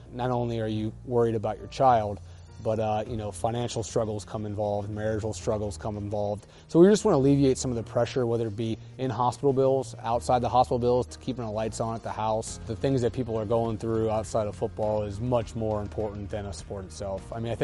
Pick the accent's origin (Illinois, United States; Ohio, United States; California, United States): Ohio, United States; Canton; now in Columbus, United States; We started in Cleveland. Home is Columbus for me. Born and raised in Canton. We're trying to get everywhere at Northeastern Ohio.